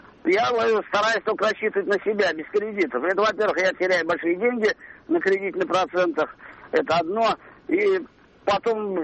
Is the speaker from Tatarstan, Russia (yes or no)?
yes; Kazan, Tatarstan, Russia; я из Казани, да?